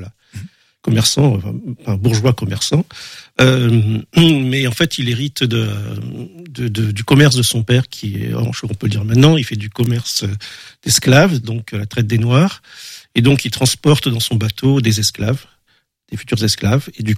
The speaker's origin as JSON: {"language": "French", "country": "Réunion", "said": "Moi, je viens de La Réunion."}